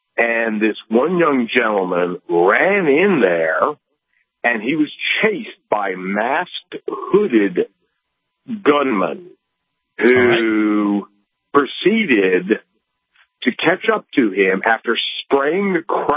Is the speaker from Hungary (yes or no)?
no; Japan; No, because I grew up in Japan.